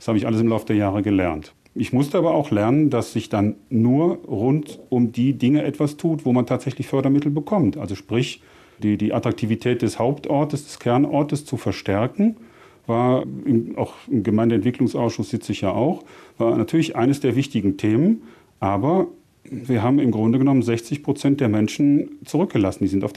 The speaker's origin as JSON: {"language": "German", "town": "Cologne", "region": "North Rhine-Westphalia", "country": "Germany", "tie": "born there", "said": "Ich bin 59 Jahre alt, bin gebürtig aus Köln, wohne seit 25 Jahren im Oberbergischen"}